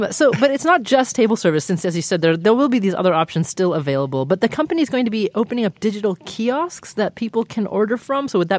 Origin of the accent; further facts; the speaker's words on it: Corvallis, Oregon, United States; one of my fondest memories growing up in Corvallis, Oregon, is riding my bike through the McDonald's drive-thru.